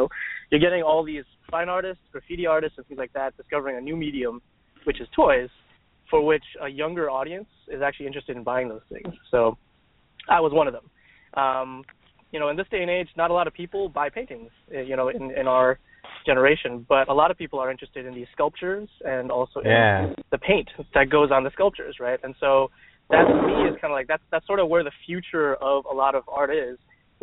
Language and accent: English; Chicago, Illinois, United States; now in San Francisco, United States; So I guess, I'm originally from Chicago. I grew up watching Transformers